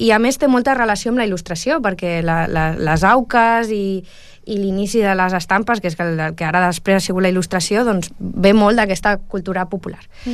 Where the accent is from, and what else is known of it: El Prat de Llobregat, Catalonia, Spain